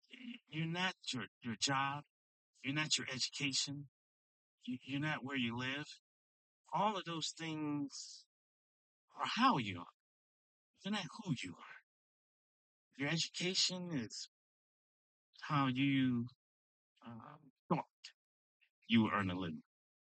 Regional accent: United States; I am an American author. I am a Christian businessman.

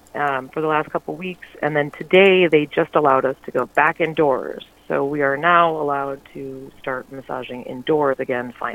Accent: Detroit, Michigan, United States; moved away as an adult; now in California, United States; I'm originally from Detroit area of Michigan. And I moved to California in 2014

